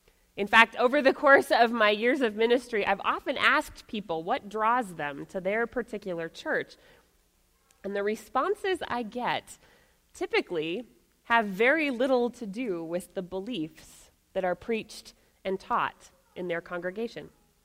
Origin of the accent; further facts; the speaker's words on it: Sioux Falls, South Dakota, United States; When I was a little girl growing up in Sioux Falls